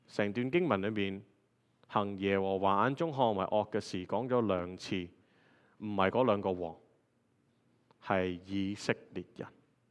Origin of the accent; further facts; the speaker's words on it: Hong Kong; 我哋 我哋香港人講得好好嘅揾食啊嘛